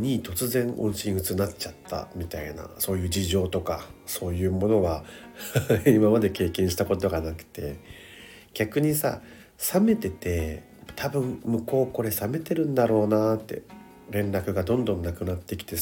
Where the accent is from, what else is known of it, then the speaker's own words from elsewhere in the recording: Okinawa, Japan; now in Tokyo, Japan; 沖縄って花粉ないんじゃないのって言われるんですけども、ないんですよ沖縄は杉がね。でも上京してきてからもう10年ぐらい経っちゃったので、10年以上経ってる